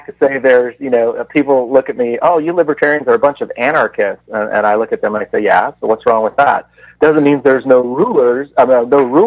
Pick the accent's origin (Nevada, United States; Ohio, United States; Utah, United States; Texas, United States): Nevada, United States; Gold Hill; also born or lived in Carson City / California; I was born and raised up here in Northern Nevada, born in Carson City, raised all my young adult life in Gold Hill.